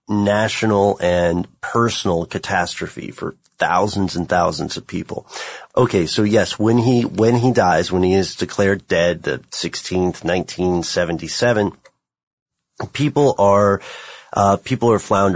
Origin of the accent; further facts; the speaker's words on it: Tennessee, United States; born there; Now, you know, I was born in Tennessee. My family's from the hinterlands of the Appalachia.